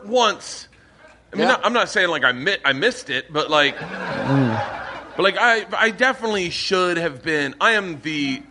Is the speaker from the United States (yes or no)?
yes; Tampa, Florida, United States; But I'm from Florida, which is, I don't even worse.